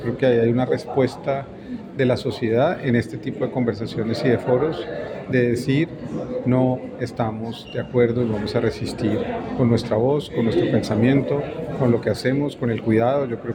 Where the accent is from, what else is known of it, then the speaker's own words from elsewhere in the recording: Colombia; Nosotros como colombianos vivimos en el país más biodiverso del mundo, o el segundo país más biodiverso del mundo